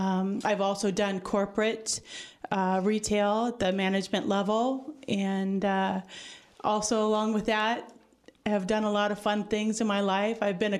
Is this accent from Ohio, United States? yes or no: no; Michigan, United States; Okay. Well, I grew up in Michigan, and I am a third generation retail.